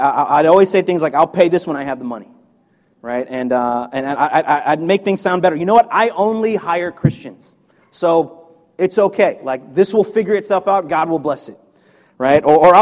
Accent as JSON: {"language": "English", "region": "Virginia", "country": "United States", "tie": "born or raised there", "lives_now": "Baltimore, United States", "said": "To my shame, I didn't actually want to be in Baltimore. I grew up in Northern Virginia."}